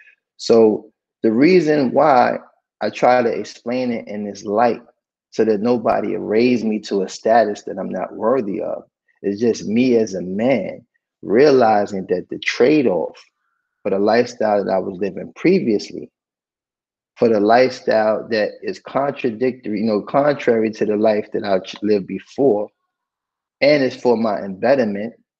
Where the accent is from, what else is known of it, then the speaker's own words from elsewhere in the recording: New York City, New York, United States; because growing up in Harlem, once again, nothing is simple.